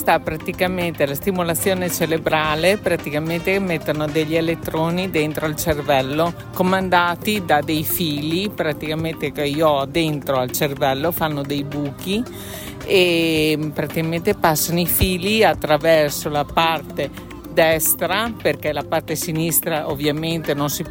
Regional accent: Bologna, Emilia-Romagna, Italy; Sono di Bologna.

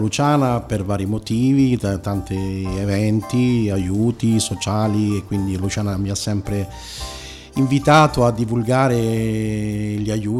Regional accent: Rome, Lazio, Italy; now in Rovigo, Italy; faccio parte della comunità di Sant'Egidio di Rovigo, ma in realtà io vengo da Roma, si sente dall'accento

